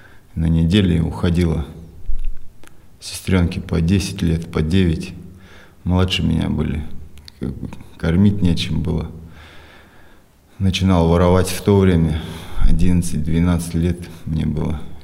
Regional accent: Biysk, Altai Krai, Russia; Родился в Алтайском крае, город Бийск такой, небольшой город.

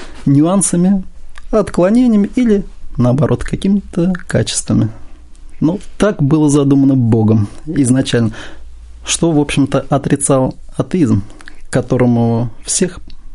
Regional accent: Uryupinsk, Volgograd Oblast, Russia; Я приехал из очень известного москвичам города Урюпинска. Но это считается неофициальной столицей глубинки, как многим известно. Есть такой город в Волгоградской области.

